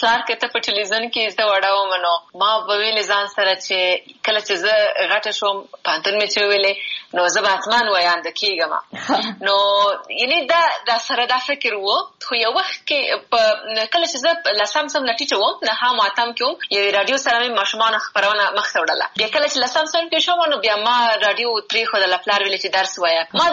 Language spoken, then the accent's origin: Pashto; Kabul, Afghanistan; also born or lived in Laghman; زه د افغانستان یم، خو بیا په افغانستان کې د لغمان ولایت یم. په کابل کې زیږیدلی یم، کابل کې مې ژوند کړی دی، ښوونځی مې هم په کابل کې لوستی دی، پوهنتون مې هم په کابل کې لوستی،